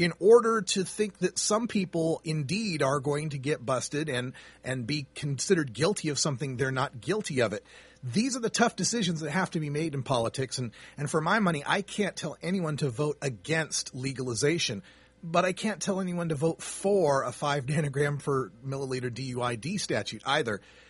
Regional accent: Idaho, United States; But I'm from Idaho. What the hell do I know about surfing?

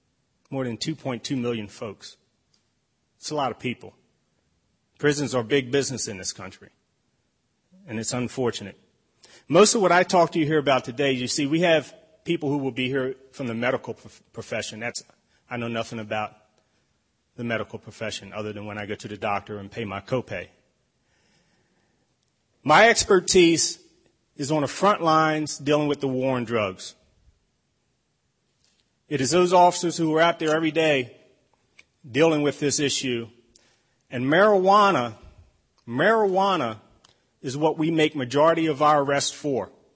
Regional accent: Baltimore, Maryland, United States; And got to see Baltimore from a different perspective. You see, I was born and raised in Baltimore.

